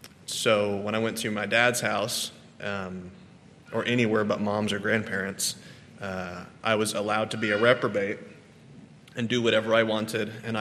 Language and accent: English; Fayetteville, United States; born there; But we'll start with I was born in Fayetteville.